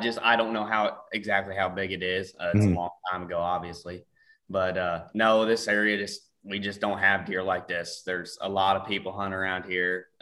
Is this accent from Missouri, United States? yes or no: yes; Ste. Genevieve, Missouri, United States; I'm from St. Genevieve, Missouri. I started hunting when I was 7 years old